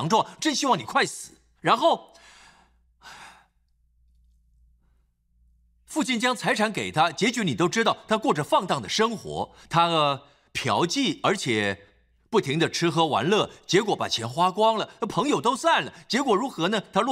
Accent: Singapore; 我们新加坡人最厉害的就是毫无情绪地说怎样。

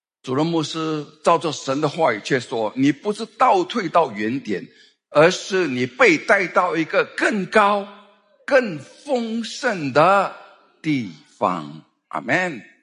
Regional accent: Singapore; 抱怨是我们新加坡人最喜欢做的啦

